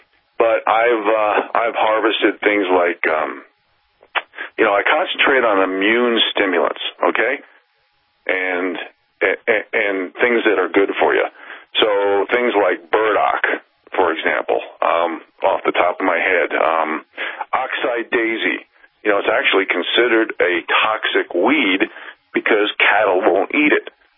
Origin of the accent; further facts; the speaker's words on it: New York City, New York, United States; moved away as an adult; now in Montana, United States; I was born and raised in the metropolitan area of New York City. I was born in Jamaica, Queens. I left there at 26 years old because I wanted to come to Montana and live this lifestyle.